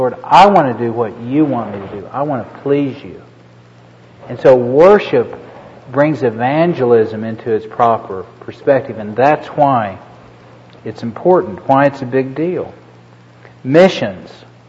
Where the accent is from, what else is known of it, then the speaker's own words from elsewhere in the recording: Norman, Oklahoma, United States; I came from the Bible Belt. I thought everybody knew about God, you know. In our town, Norman, Oklahoma, Catholics and Lutherans were rare.